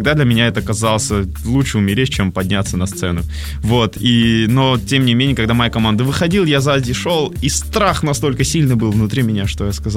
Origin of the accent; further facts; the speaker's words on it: Armenia; Russian is a second language; now in Russia; Я, конечно же, отказался, потому что это был 2005 год, я не говорил по-русски, я приехал с Армении, закончил школу там, не говорил по-русски